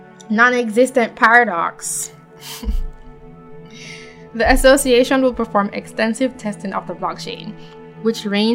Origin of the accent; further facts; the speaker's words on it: Jamaica; now in United States; I'm from Jamaica and I live in the US and I have had to send money back home and also vice versa.